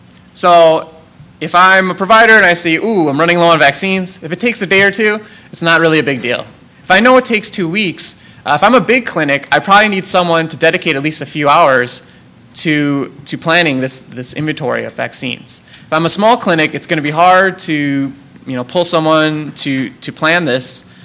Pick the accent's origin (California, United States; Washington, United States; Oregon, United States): California, United States; San Diego; Again, I'm from San Diego. Last month, we had a measles outbreak.